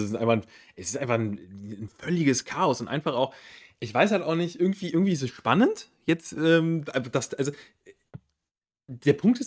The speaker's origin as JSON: {"language": "German", "town": "Cologne", "region": "North Rhine-Westphalia", "country": "Germany", "said": "so als Kölner bist du so konditioniert, du hast immer diesen scheiß Klassenerhalt noch im Hinterkopf"}